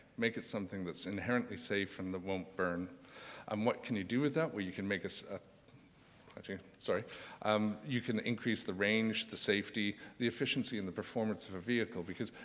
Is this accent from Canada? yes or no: yes; Canada; and I'm from Canada, so I'll apologize for the slightly dodgy English accent if it's coming across.